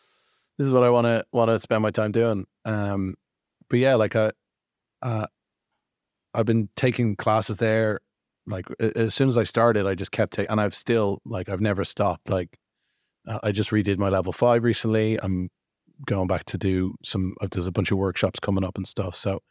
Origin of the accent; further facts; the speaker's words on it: Ireland; now in London, United Kingdom; Yeah, I'm from Ireland originally, but I came to London.